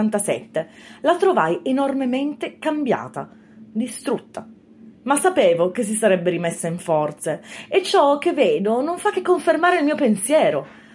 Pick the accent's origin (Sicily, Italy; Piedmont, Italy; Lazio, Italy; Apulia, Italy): Piedmont, Italy; Turin; born there; Sì, sono nata a Torino. Entrambi i miei genitori erano cresciuti nel quartiere di San Donato